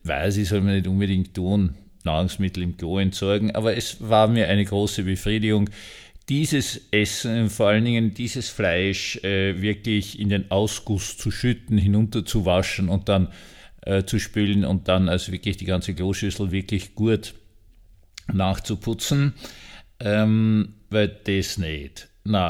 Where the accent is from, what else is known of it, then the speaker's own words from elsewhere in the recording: Vienna, Austria; Ich bin aufgewachsen in Wien in einer sehr schönen 150 Quadratmeter Altbauwohnung.